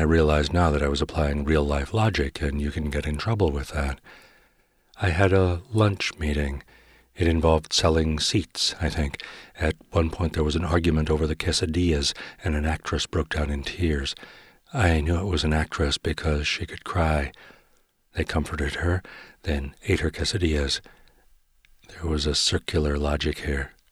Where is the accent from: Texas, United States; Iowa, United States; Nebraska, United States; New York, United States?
Nebraska, United States; Omaha; I thought, what if it had been San Francisco when I was a kid growing up in Omaha? My life would have been so different.